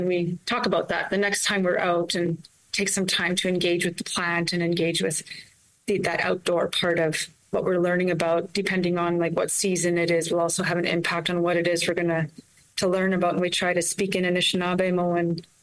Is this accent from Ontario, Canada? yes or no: no; Steinbach, Manitoba, Canada; also born or lived in Red Lake; I would have been 7, almost 8 at that point. And we grew up in Steinbeck, and like the school had half days in German and half days in English.